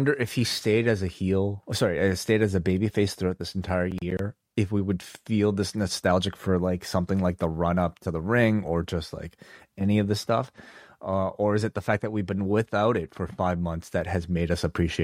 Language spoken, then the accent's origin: English; Toronto, Ontario, Canada; Well, I'll speak as a Canadian from Toronto